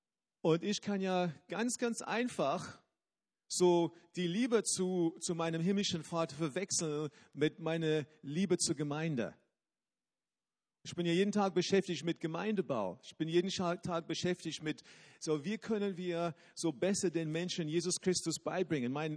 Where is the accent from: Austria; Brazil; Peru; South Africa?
South Africa; Ich bin in Südafrika dann aufgewachsen, in eine Stadt und bin in eine Schule gegangen, die nicht so weit weg war von uns zu Hause.